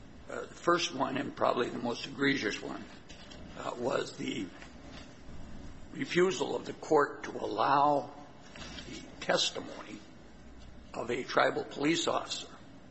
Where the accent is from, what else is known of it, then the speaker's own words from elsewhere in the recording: Helena, Montana, United States; I'm from Helena.